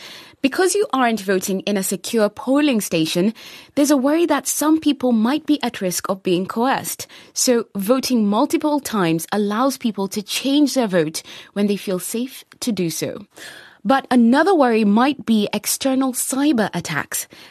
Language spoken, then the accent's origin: English; Kenya; Now, I'm from Kenya, and, you know, I think we would need more time if we were going to talk about the electoral process there.